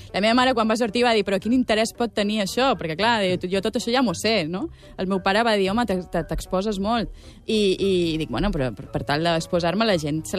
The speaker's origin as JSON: {"language": "Catalan", "region": "Balearic Islands", "country": "Spain", "said": "Soc de Mallorca, llavors la illa i la família és refugi"}